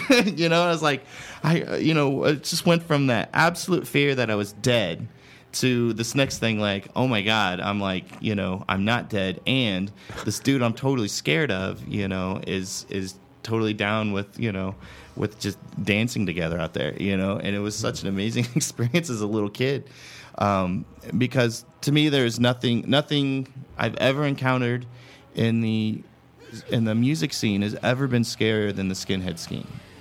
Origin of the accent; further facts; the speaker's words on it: Lawrence, Kansas, United States; "Where are you from?" "Well, I'm from Lawrence, Kansas."